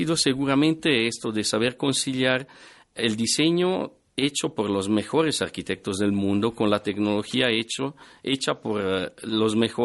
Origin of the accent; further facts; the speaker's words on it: Italy; Yo soy italiano, sí.